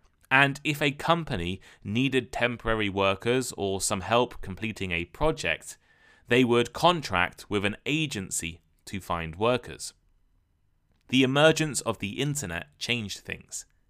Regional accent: United Kingdom; I'm from the United Kingdom.

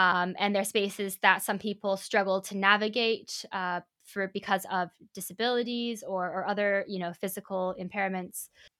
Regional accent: Canada; And if you didn't know, I'm Canadian in origin.

